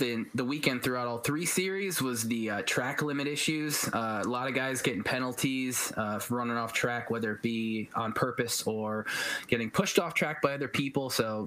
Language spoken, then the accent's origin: English; Australia; as an Australian, that's one of the last nationalities I'd ever want to fuck with.